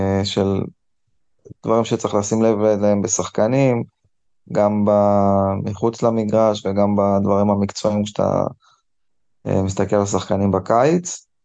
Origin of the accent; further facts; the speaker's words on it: Ness Ziona, Central District, Israel; also born or lived in Rishon LeZion; קודם כל, בתור ילד גדלתי בנס ציונה, כאילו עד גיל 10. אחרי זה עברנו לראשון